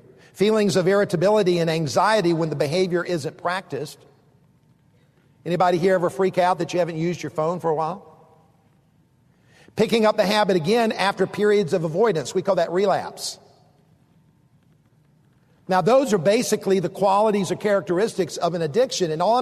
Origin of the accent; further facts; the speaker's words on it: the South, United States; I grew up in the South. We learn how to treat people better than that.